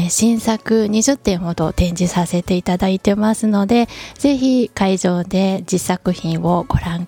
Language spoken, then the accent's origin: Japanese; Kyoto, Japan; 京都生まれの京都育ち、京都拠点に活動しております